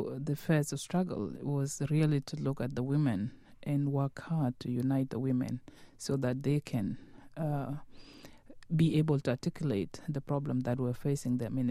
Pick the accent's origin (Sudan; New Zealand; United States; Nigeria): Sudan; English is a second language; moved away as an adult; I came from Sudan in 1984 to join my husband. And we came from a different background, Sudanese women in our country. We go to school in Arabic